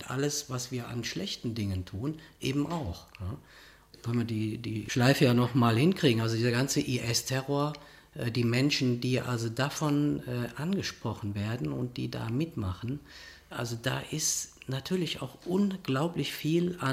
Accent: Rhineland, Germany; da gibt es bei mir so etwas wie die Gnade der rheinischen Geburt. Also als Rheinländer

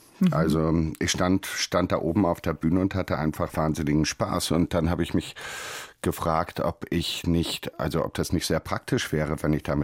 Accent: United States; Ich bin halt als Amerikaner tatsächlich mit sehr viel mehr Fernsehen aufgewachsen als vielleicht deutsche Kinder meines Alters.

